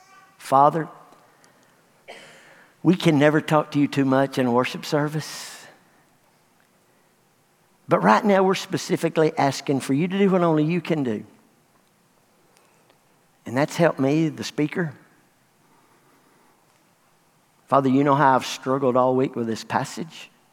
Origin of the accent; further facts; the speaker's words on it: Dexter, United States; I was raised in Dexter. Now, when I say raised in Dexter, in the suburbs of Dexter. But I am proud to be from Dexter.